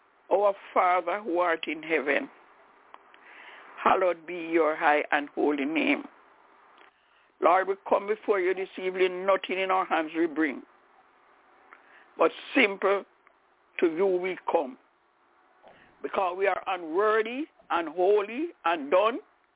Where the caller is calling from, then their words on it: Albany, New York, United States; I'm calling from Albany in New York.